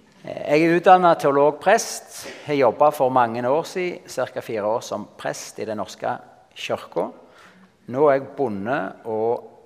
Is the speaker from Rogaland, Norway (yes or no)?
yes; Salte, Rogaland, Norway; Sånn hadde jeg det hjemme på garen jeg vokste opp på Salte.